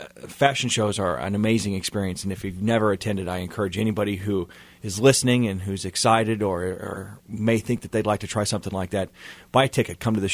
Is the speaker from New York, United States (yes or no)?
no; Kansas City, Missouri, United States; oh, I'm from Kansas City, Missouri, and people instinctively look at me and say, with cows, right?